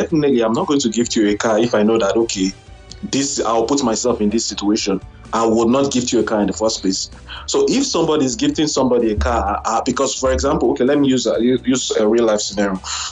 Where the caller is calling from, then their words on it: Canada; I'm calling from Canada.